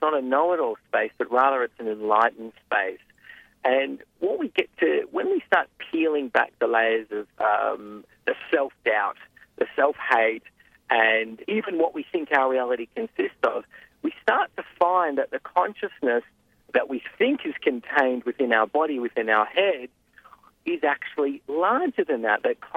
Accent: Australia; Yeah, I grew up in Australia, and I was brought up in a Jewish family, in a semi-religious family. Went to a Jewish school

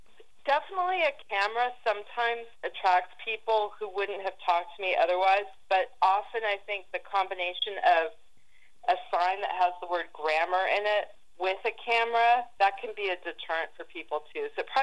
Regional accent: Los Angeles, California, United States; I also flew out to my hometown of L.A.

